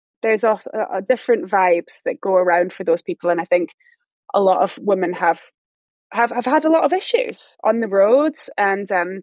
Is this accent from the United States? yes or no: no; Edinburgh, Scotland, United Kingdom; Same growing up in Edinburgh yeah. in the trad scene, there were guys, there were girls.